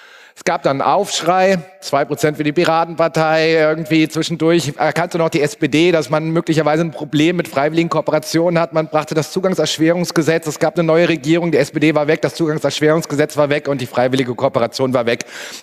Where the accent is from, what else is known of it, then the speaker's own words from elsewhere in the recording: Germany; wir sind Deutsche, wir kennen das.